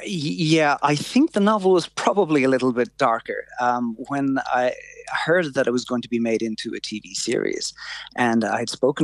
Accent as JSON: {"language": "English", "town": "Killarney", "region": "Munster", "country": "Ireland", "tie": "born or raised there", "also_born_or_lived": "London, United Kingdom / Japan", "said": "My first novel was called Killarney Blues from my hometown in Killarney in Kerry."}